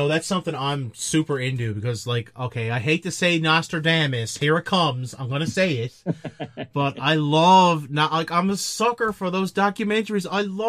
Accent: Canada; I'm Canadian

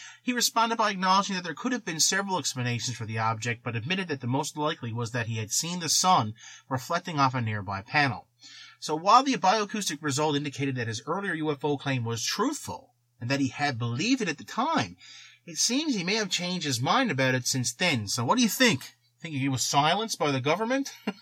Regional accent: Eastern Canada, Canada; mainly because I'm from Eastern Canada.

